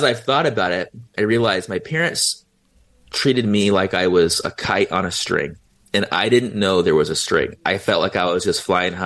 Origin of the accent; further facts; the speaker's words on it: San Diego, California, United States; I was 16 and I'm from San Diego.